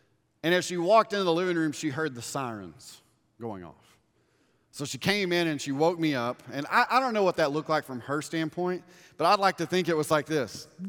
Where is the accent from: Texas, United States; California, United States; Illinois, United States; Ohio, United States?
Texas, United States; we turned on the news because we're from Texas, y'all.